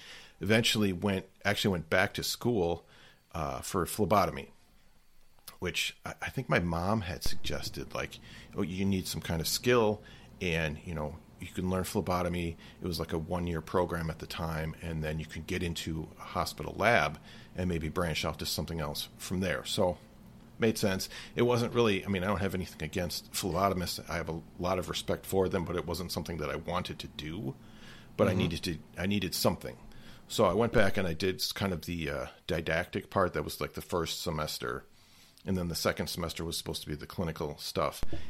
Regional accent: Milwaukee, Wisconsin, United States; I am from Milwaukee, Wisconsin, and I'm a pathologist assistant

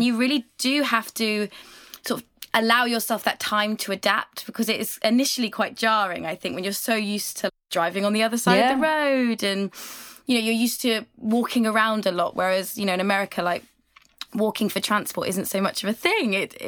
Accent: United Kingdom; accent: British; I do think that being here with a British accent, maybe in different communities, like maybe in New York, it doesn't have the same effect.

